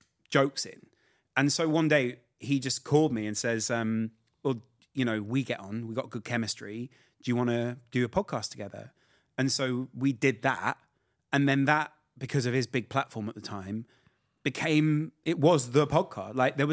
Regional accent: West Midlands, United Kingdom; accent: Scouse; also born or lived in Liverpool; So I grew up in the Midlands and moved away from Liverpool. Because my dad got a job there.

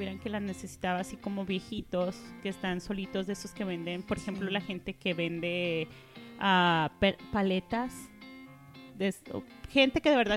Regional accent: Mexico; yo soy de México

